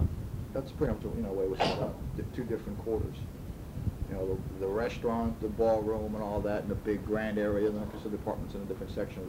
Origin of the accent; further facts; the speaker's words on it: New York, United States; 1947 I was born. And every year thereafter, I grew up in the Catskills, literally grew up.